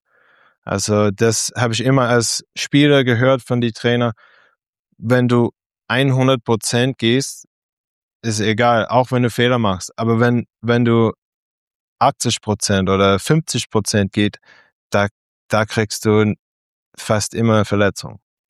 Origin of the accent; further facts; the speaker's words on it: North Carolina, United States; German is a second language; Als Amerikaner im Zug in North Carolina, ich habe natürlich wie fast alle andere mit Glaube groß gewachsen. Also meine beide Eltern, die kommen aus New York, beide Seiten kommen aus New York.